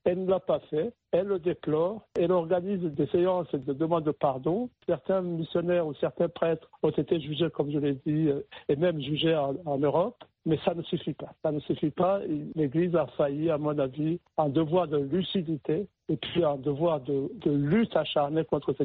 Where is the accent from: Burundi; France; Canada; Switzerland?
Burundi; chez nous, au Burundi